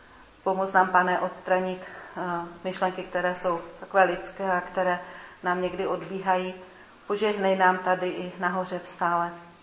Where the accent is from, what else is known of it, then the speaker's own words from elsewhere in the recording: Ostrava, Moravian-Silesian Region, Czechia; now in Český Krumlov, Czechia; Jinak jsem původně z Ostravy, teda z ostravského sboru